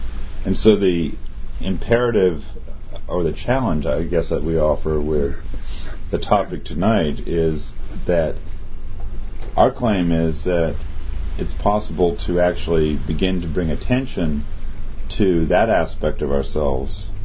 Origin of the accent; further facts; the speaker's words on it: California, United States; And he knew I was from Northern California, and it was a respectful conversation.